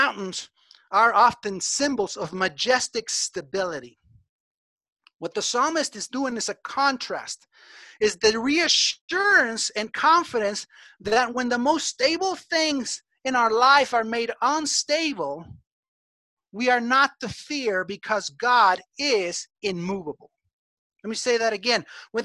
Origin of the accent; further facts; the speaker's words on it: Mexico City, Mexico; Some of you know I grew up in Mexico City